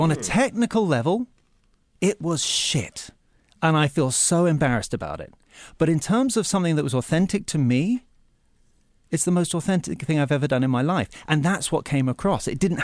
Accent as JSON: {"language": "English", "region": "England", "country": "United Kingdom", "tie": "born or raised there", "said": "when I was growing up in England"}